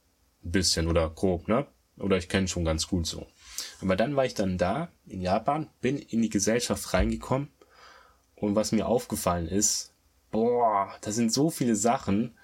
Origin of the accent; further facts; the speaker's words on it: Germany; ich bin in Deutschland eben aufgewachsen als Sohn einer Japanerin